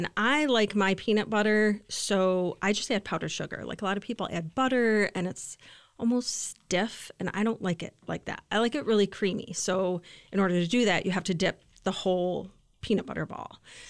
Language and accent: English; Lansing, Michigan, United States; I am a resident of Lansing. I actually live right on the border of DeWitt, so my kids go to DeWitt schools. I've lived in Lansing my entire life.